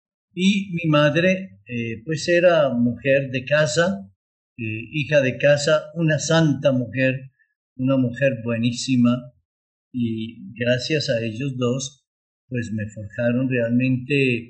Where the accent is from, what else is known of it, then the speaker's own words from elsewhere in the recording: Manizales, Caldas, Colombia; No, precisamente yo nací en Manizales, ciudad, porque mis padres, cuando ya crecieron mis hermanas, pues resolvieron venirse a Manizales para la educación de mis hermanas, ¿no? Entonces yo nací acá. Pues fui el menor.